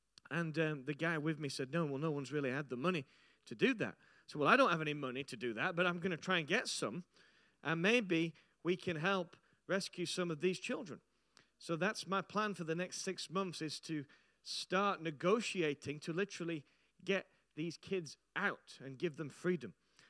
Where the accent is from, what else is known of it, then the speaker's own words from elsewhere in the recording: Barnsley, Yorkshire and the Humber, United Kingdom; now in Staffordshire, United Kingdom; And I'm originally a Yorkshireman. I'm from Yorkshire, from Barnsley, South Yorkshire. Hey, James. And I'm from that little town. And then I moved to Staffordshire about 3 years ago.